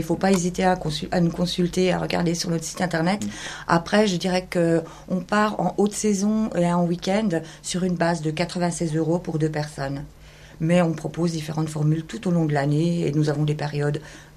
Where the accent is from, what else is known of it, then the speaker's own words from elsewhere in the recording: Belfort, Bourgogne-Franche-Comté, France; now in Raon-l'Étape, France; En fait, nous, nous sommes franc-comtois, nous venons de Belfort, Montbéliard.